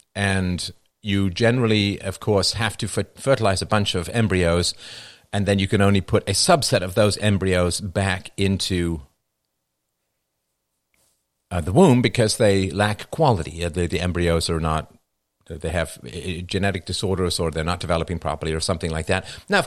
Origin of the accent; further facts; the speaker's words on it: Ireland; born there; Well, I was born in Ireland, and Ireland has fallen.